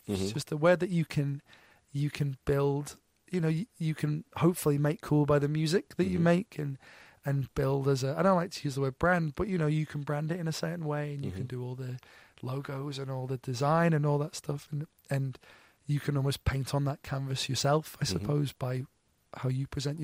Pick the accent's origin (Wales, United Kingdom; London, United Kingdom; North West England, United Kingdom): North West England, United Kingdom; Liverpool; obviously I'm really proud of my hometown, Liverpool